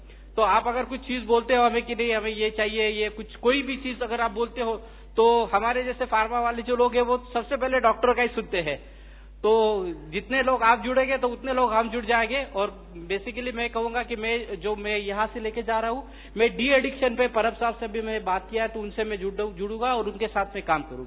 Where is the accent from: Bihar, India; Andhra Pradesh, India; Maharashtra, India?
Maharashtra, India; basically मैं मासिक महाराष्ट्र से हूँ